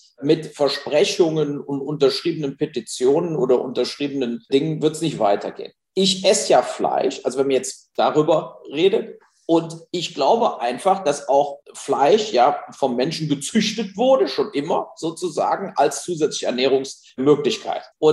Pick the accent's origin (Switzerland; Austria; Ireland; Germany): Germany; Burscheid, North Rhine-Westphalia; bin eben leider auch im Burscheid mit Leberwurst, Butterbroten aufgewachsen